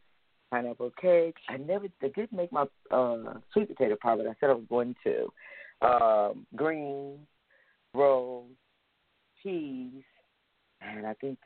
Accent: Texas, United States; if it's anything over 60 degrees to me, I'm a Texan, it's cold.

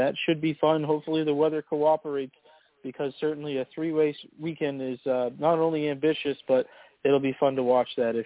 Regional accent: Maine, United States; Interestingly enough, regarding a main racer, that's my home state, of course

